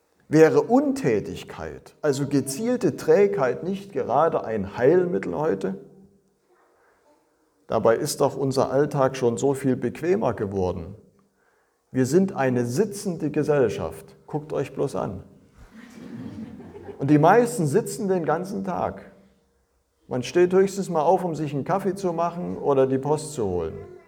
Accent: Zittau, Saxony, Germany; Wir waren kürzlich in meiner Heimat in Zittau

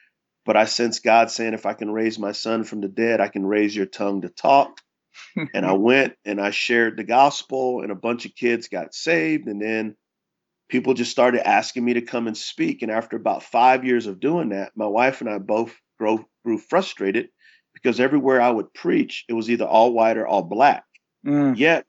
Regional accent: San Antonio, Texas, United States; I was from San Antonio, Texas. I was unchurched.

